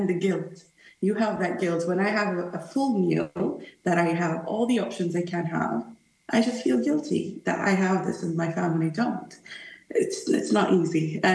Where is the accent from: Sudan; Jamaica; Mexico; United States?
Sudan; I mentioned I'm from Sudan